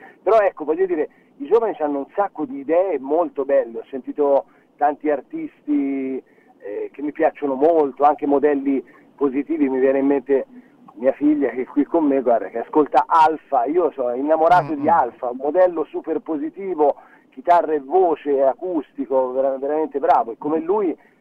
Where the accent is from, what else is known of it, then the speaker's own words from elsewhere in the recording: Tuscany, Italy; veniamo in Lombardia, veniamo al nord, pure se siamo toscani